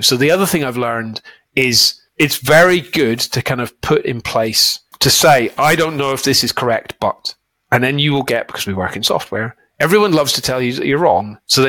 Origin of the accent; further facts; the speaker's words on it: United Kingdom; what is polite, because I'm British